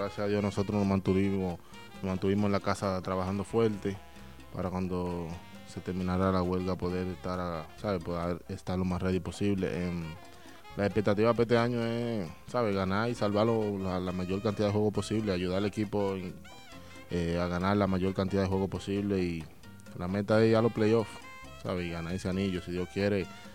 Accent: San Cristóbal, Dominican Republic; Bueno, yo soy de San Cristóbal, en la República Dominicana.

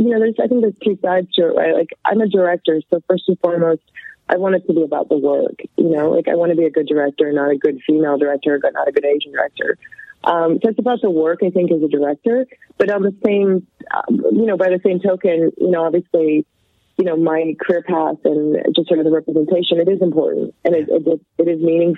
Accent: Canada; I grew up in Canada.

